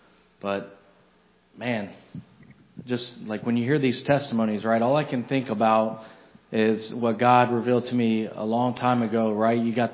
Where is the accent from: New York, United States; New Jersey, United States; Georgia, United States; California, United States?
Georgia, United States; Atlanta; I'm from Atlanta originally, and in and out of foster care.